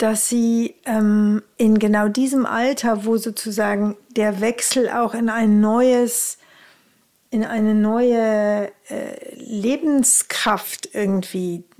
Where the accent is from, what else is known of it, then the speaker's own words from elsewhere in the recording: Rhineland, Germany; Bei uns im Rheinland sagt man Tröte fürs Fußballstadion.